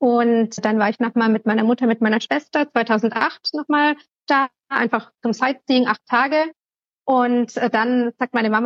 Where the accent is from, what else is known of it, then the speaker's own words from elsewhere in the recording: Bavaria, Germany; Ich komme aus Bayern, aus der Nähe von Augsburg. Dort bin ich aufgewachsen.